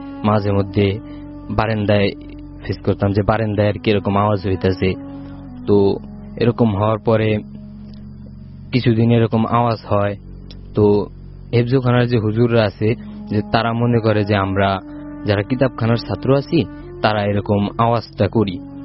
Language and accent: Bangla; Faridpur, Dhaka Division, Bangladesh; now in Khilgaon, Bangladesh; আমি খিলগাঁও থেকে আসছি এবং আমার দেশের বাড়ি ফরিদপুর।